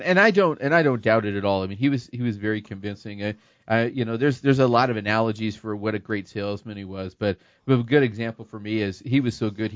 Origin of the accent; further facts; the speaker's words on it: New Mexico, United States; I grew up in the Northeast Heights. You could hear Speedway Park.